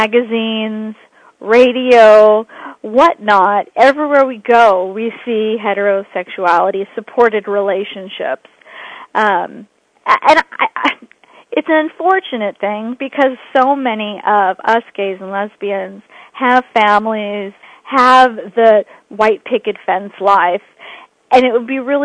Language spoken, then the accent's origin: English; California, United States; Since I grew up in California, and now I live on the East Coast